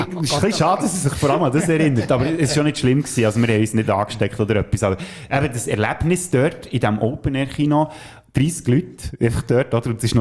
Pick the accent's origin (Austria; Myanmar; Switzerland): Switzerland; Basel, Basel-Stadt; Ja, weißt du, bei uns in Basel sagt man ja einem kleinen Kind ein Buschi.